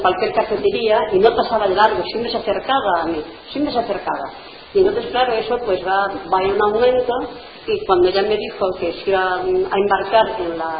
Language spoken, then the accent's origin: Spanish; Jumilla, Region of Murcia, Spain; Yo cuando vi aquí Jumilla, claro, en mi tierra, digo, qué gusto estar aquí Jumilla